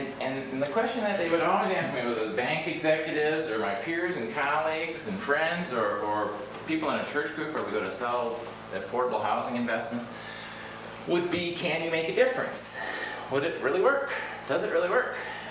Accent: Chicago, Illinois, United States; I'm a community economic development consultant, born and raised in Chicago, Illinois, and that's really where I sort of cut my teeth in community organizing and development and activism.

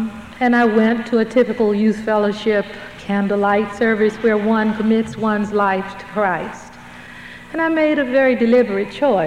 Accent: Mississippi, United States; born there; I was born in the Delta of Mississippi. My grandfather was given land around the lake.

